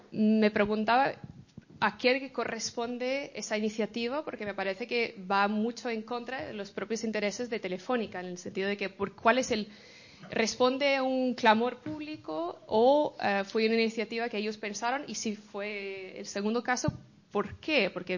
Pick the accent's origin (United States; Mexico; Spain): United States; Arizona; yo soy de Arizona, que es un estado que decían antes de elecciones que es un estado rojo, es un estado republicano por definición desde hace mucho tiempo